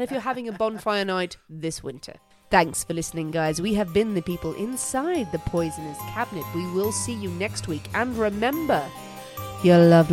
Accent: Ireland; now in England, United Kingdom; Well, what we did, actually, like living in England as well, but as Irish people, we did bonfires on Halloween.

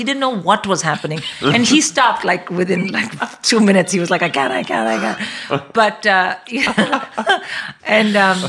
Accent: India; Maniacal driving, which as an Indian, I was like, my Danish husband was like, we're going to die.

